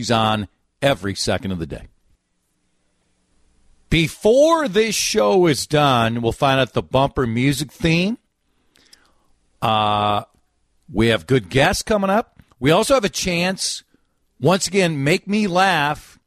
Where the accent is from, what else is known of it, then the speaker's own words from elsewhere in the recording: Minnesota, United States; I kind of am. I'm a Minnesotan.